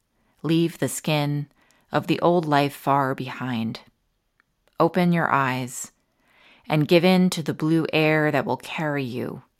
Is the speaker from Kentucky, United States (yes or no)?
no; Durham, New Hampshire, United States; from Durham, New Hampshire, and I'm so glad to join the community readers for this episode